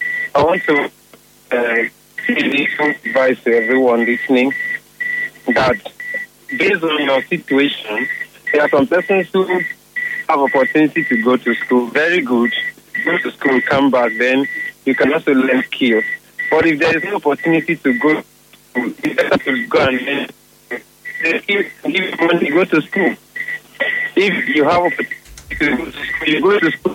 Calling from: Port Harcourt, Rivers, Nigeria; I'm calling from Port Harcourt.

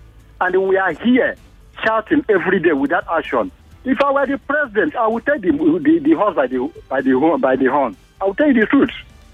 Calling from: Ikorodu, Lagos, Nigeria; from Ikorodu.

